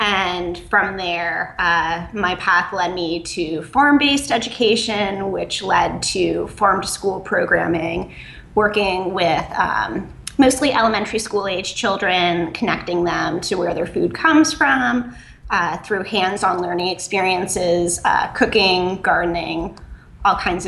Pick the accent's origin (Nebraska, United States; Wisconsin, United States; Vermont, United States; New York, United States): Vermont, United States; Burlington; I grew up in Burlington, Vermont, and the last about 2.5 years, I've been living and working in the Northeast Kingdom of Vermont.